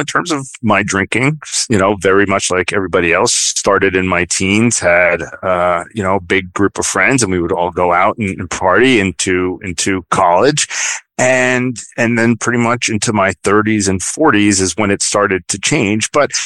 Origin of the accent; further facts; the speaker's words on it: New York City, New York, United States; now in Connecticut, United States; I grew up in the Bronx, New York, which is right outside of New York, and I work in the advertising industry.